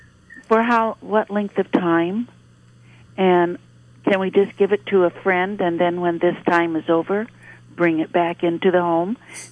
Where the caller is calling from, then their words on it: Keizer, Oregon, United States; From Kaiser.